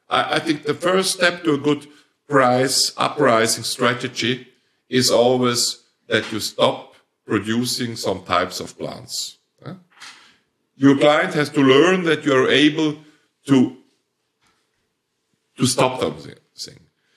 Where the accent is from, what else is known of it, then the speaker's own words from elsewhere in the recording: Switzerland; first language Swiss German; English is a second language; Yeah, we, it's not my language. It's even my third language. My first language is Swiss dialect, which is a language in its own, and the most beautiful of all, of course.